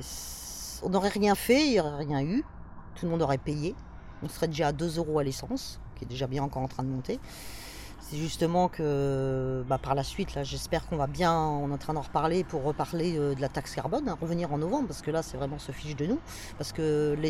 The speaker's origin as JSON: {"language": "French", "town": "Évreux", "region": "Normandy", "country": "France", "tie": "born there", "said": "Par contre, je suis née à Évreux, mais mon but, j'ai quand même fait longtemps que j'y pense, c'est de partir d'Évreux."}